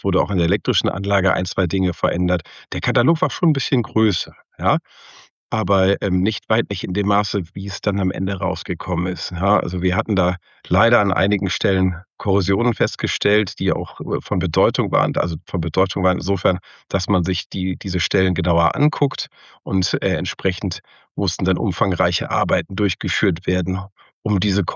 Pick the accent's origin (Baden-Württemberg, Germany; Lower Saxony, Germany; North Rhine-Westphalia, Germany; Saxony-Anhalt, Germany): North Rhine-Westphalia, Germany; Cologne; ich bin kein gebürtiger Hanseat, sondern ich komme aus dem Rheinland. Und komme genauer gesagt aus Köln, bin da groß geworden, habe da auch studiert später